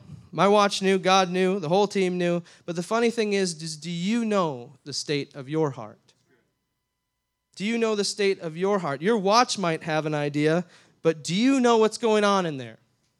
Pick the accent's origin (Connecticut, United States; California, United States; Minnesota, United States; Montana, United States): Minnesota, United States; we aren't actually Canadian. We're from Minnesota. And yes, sometimes we do have a funny accent, but we pastor the River Church in Faribault, Minnesota, in South Central Minnesota.